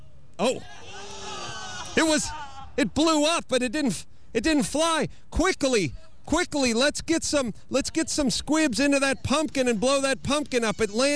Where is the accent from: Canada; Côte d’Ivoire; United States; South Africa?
United States; I'm an American.